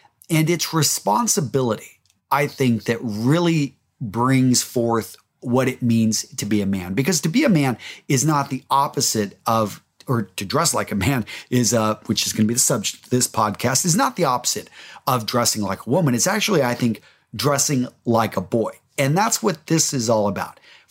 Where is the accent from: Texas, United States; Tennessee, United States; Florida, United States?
Texas, United States; growing up in West Texas, I think it was when I had to actually be responsible for others.